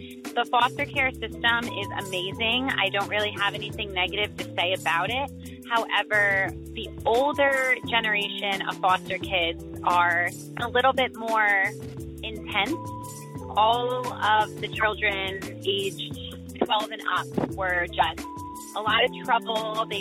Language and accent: English; Mount Olive, New Jersey, United States; I'm from Mount Olive, New Jersey.